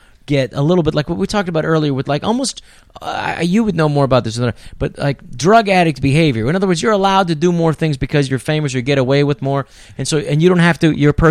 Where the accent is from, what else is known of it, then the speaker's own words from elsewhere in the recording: San Francisco, California, United States; I grew up in San Francisco